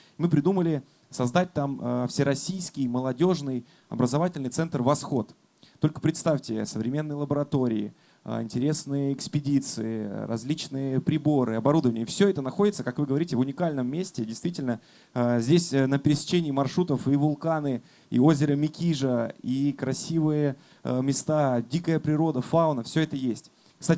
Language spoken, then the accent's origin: Russian; Kursk, Kursk Oblast, Russia; Я сам из Курска.